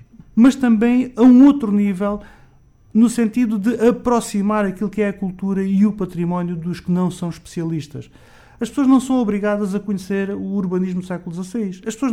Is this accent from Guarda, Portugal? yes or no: no; Moura, Beja, Portugal; sendo eu de Moura e sendo eu alentejano